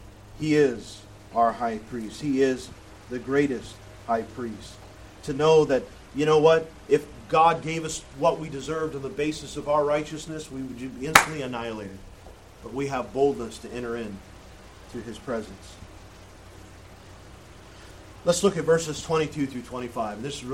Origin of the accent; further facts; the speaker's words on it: Indiana, United States; They attend the church I grew up in Indiana, and glad to have you guys.